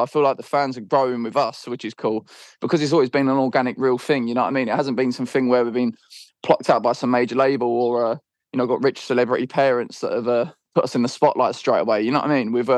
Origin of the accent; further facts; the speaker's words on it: East of England, United Kingdom; we're from Essex, you know what I mean? And obviously, you know, we live here still, and this is where it's where we're from, innit?